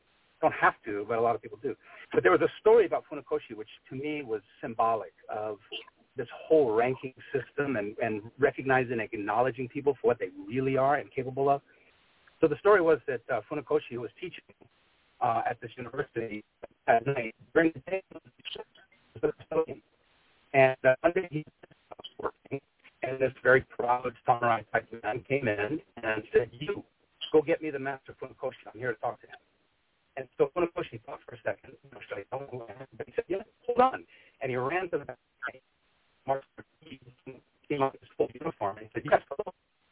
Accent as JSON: {"language": "English", "region": "Hawaii", "country": "United States", "tie": "born or raised there", "moved": "yes", "said": "The organization I grew up with in Hawaii, the Hoshin Kan Okinawan Kippo Karate Dojos, we only had up to fifth gun. And when I left Hawaii, I was a fifth don"}